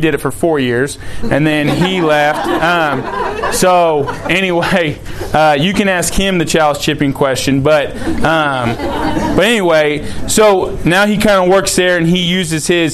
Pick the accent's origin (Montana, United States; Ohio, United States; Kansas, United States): Kansas, United States; Baxter Springs; I grew up in Baxter Springs, Kansas. We had 272 kids in the high school when I was there, three Catholics in the high school.